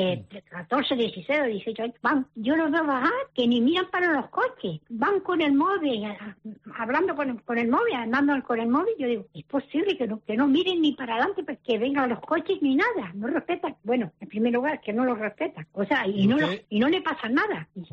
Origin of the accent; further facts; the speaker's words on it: Carrizal, Canary Islands, Spain; also born or lived in Equatorial Guinea; Y soy del Carrizal de Ingenio. Uh-huh. Soy del Carrizal de Ingenio. Lo que pasa es que la vida que me casé, o sea, y estamos viviendo aquí hace muchos años.